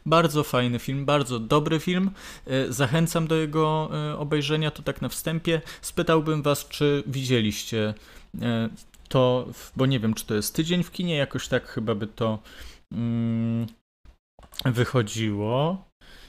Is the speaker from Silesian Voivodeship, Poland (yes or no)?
no; Opole Voivodeship, Poland; moved away as an adult; now in Kraków, Poland; No, przeprowadziłem się z Opolszczyzny do Krakowa, żeby studiować film.